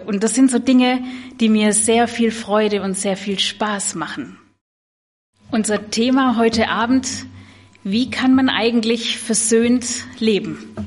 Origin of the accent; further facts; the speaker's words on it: Schorndorf, Baden-Württemberg, Germany; now in Bebra, Germany; Ich komme gebürtig aus dem Schwabenland, aus der Nähe von Stuttgart, aus Schorndorf, und lebe aber seit über acht Jahren in Bebra.